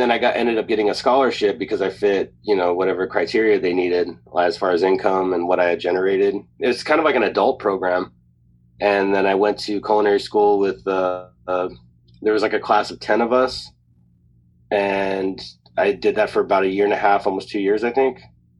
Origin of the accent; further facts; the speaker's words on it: Ontario, California, United States; I grew up in Ontario, California, and I grew up in a predominantly Mexican neighborhood.